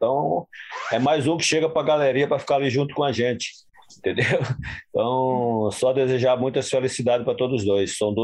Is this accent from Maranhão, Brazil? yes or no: no; Feira de Santana, Bahia, Brazil; Sou baiano, sou de Feira de Santana.